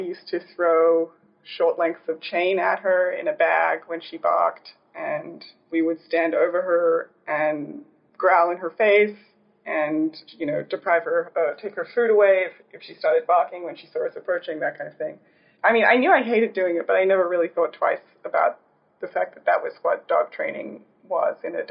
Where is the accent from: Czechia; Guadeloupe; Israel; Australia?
Australia; now in New York City, United States; Yeah, I'm from Australia. I grew up there. I lived here for a little while when I was like when I was very, very young, but I moved back here in 2014.